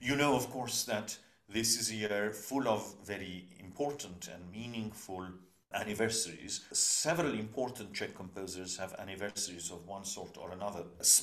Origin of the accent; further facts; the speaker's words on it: Cyprus; I was born in Cyprus, and so that is home in a sense, because that's where I spent my childhood. I went to school, but as you know, I'm also British and feel very much at home in the UK, although I haven't lived in England for a good while.